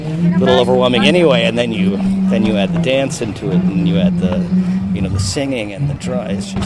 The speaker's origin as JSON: {"language": "English", "town": "Cloquet", "region": "Minnesota", "country": "United States", "tie": "born or raised there", "said": "We're from Cloquet. That's where I grew up, basically, on the Fond du Lac Reservation."}